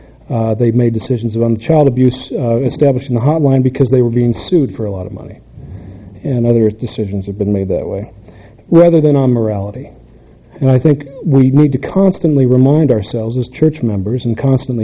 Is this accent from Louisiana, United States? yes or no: no; Utah, United States; I grew up in Utah County and had a pretty happy life there in many ways.